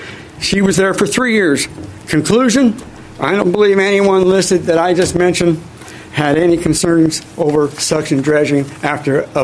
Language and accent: English; University Place, Washington, United States; I'm from University Place. I've been a fly fisherman since 1947.